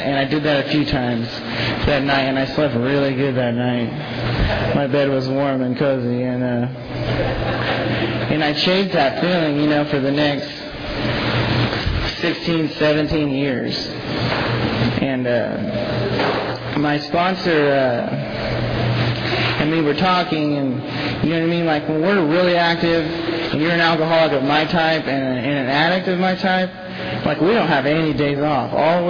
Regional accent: Visalia, California, United States; I grew up here in Visalia, and I didn't have any like childhood traumatic experiences

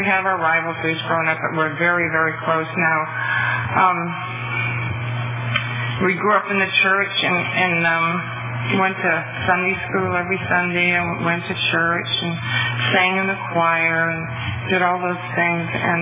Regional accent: New Hampshire, United States; born there; Anyway, I was born in New Hampshire, a small beach town like Pismo Beach, and I was one of seven children.

